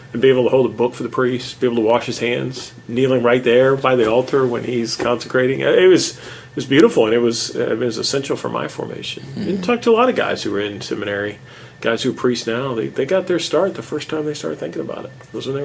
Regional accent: Houston, Texas, United States; So I grew up in the Houston area, and Houston, Texas is home. That's where my family is. I grew up in the northwest part of town.

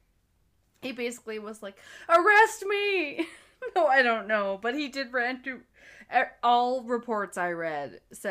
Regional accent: East Coast, United States; I am from the East Coast.

